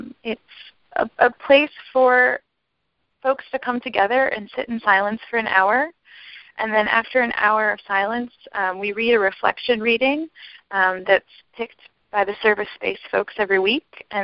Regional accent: Ohio, United States; And then I grew up in near Columbus, Ohio, in a small town.

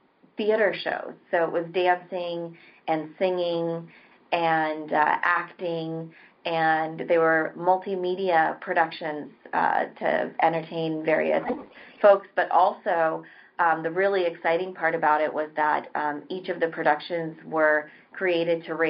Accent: United States; when my sister and I were young and growing up in the United States, my parents wanted to teach us a lot about Indian culture and our roots.

